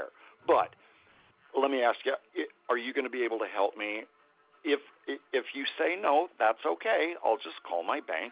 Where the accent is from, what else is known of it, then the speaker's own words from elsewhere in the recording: California, United States; I grew up in Southern California. That's why I'm asking.